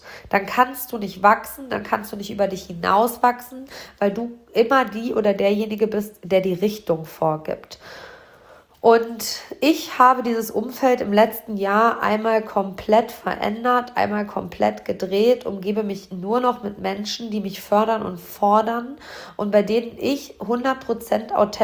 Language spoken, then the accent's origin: German; Hamm, North Rhine-Westphalia, Germany; hier in meiner Heimatstadt Hamm.